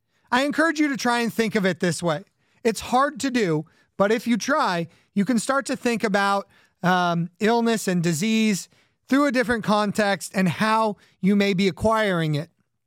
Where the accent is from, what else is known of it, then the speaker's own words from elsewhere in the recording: California, United States; I'm from Southern California. I've got to love